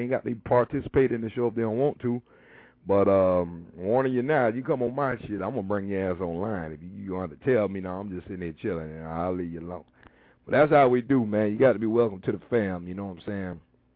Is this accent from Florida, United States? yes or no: yes; Tampa, Florida, United States; I'm from the South, I'm 813 Tampa Bay, Florida